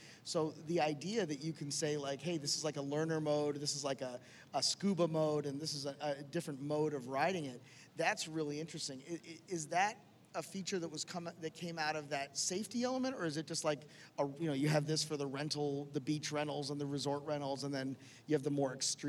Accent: Miami, Florida, United States; we go later to Miami, which is my hometown, so obviously dolphin fan, right?

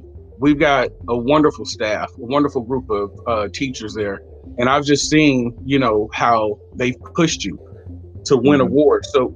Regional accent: California, United States; now in Texas, United States; You know, I came from California to Texas, so I wasn't like the rest of the students.

